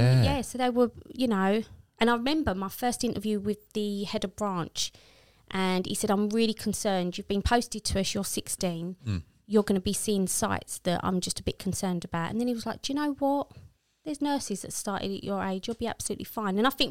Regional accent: London, United Kingdom; So I grew up on the Elephant, like around the Elephant Castle, went to school, went to secondary school, St. Saviour's in St. Olive's, which is at Brick Lads Arms Roundabout.

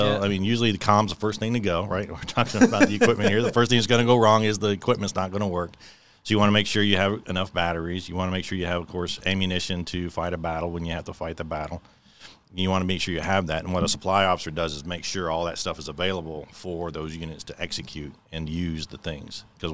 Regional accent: Atlanta, Georgia, United States; born there; also born or lived in moved a lot as a child; No, I was born in Atlanta, Georgia. And then I moved a lot as I was a kid. My dad just moved a lot with his job.

